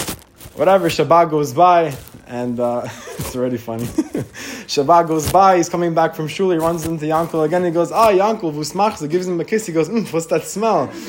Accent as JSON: {"language": "English", "town": "Brooklyn", "region": "New York", "country": "United States", "tie": "born or raised there", "said": "I know from growing up in Brooklyn myself"}